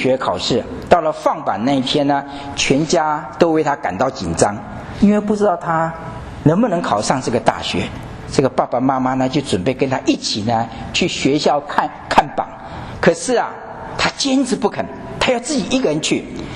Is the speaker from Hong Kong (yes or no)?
no; Taiwan; 曾经在台湾，因为我从台湾来，所以这个例子是用台湾的例子